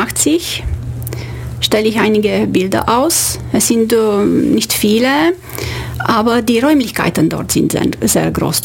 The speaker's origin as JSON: {"language": "German", "country": "Romania", "tie": "born or raised there", "second_language": "German", "moved": "as an adult", "lives_now": "Germany", "said": "Ich komme aus Rumänien. Ich bin dort geboren, habe meine Kindheit und Jugend dort verbracht. Ich habe Geologie studiert an der Universität Bukarest."}